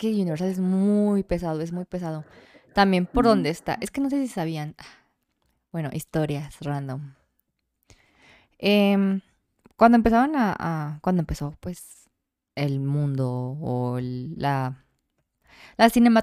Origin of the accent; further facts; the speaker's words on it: Jalisco, Mexico; also born or lived in Zapopan; tal vez porque soy de Jalisco.